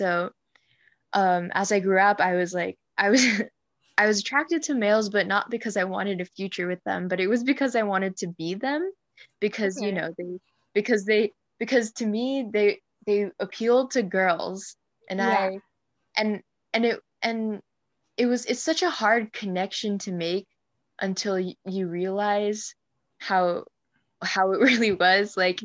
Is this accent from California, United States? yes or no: yes; California, United States; English is a second language; also born or lived in Pakistan; I was born in Pakistan. I spent my first few years there, and then we moved to California. So I grew up speaking English, even though my first language wasn't English.